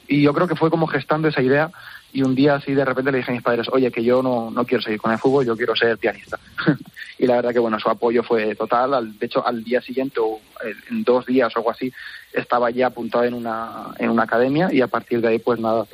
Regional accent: Albacete, Castilla-La Mancha, Spain; mi padre me llevaba aquí a la Fundación del Albacete Balompié, yo soy de Albacete.

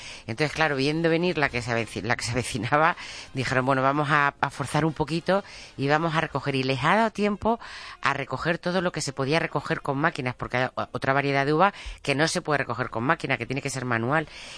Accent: Yecla, Region of Murcia, Spain; yo soy de Yecla, como bien muchos de vosotros sabéis

